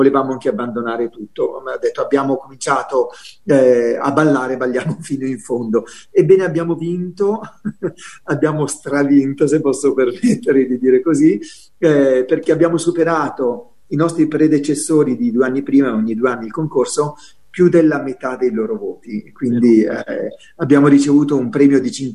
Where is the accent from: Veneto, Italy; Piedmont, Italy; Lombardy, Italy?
Lombardy, Italy; io sono lombardo e quindi sono qua in aiuto ai Liguri per questo progetto.